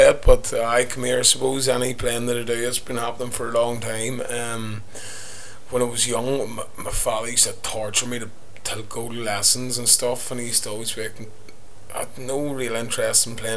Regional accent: Trillick, Northern Ireland, United Kingdom; also born or lived in Enniskillen; now in Belfast, United Kingdom; I'm living now in Belfast. I'm originally from... I say Tyrone, but it's Tyrone and Fermanagh. I was born in Enniskillen, my childhood in a place called Trillick, and then we moved to Enniskillen for the later part of my last few years, and now I'm currently living up in Belfast.

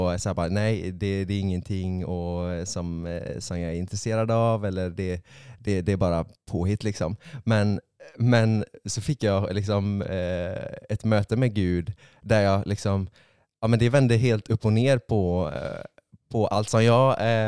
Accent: Tjörn, Västra Götaland County, Sweden; now in Gothenburg, Sweden; Jag kommer från en ö som heter Tjörn som ligger 7 mil norr om Göteborg.

